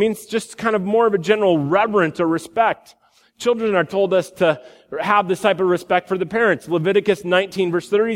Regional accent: Iowa, United States; I grew up in the Midwest.

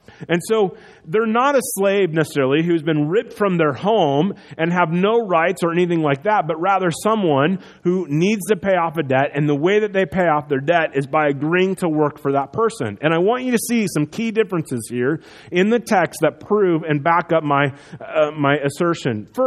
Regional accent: United States; And it breaks my heart as an American that that's part of our history.

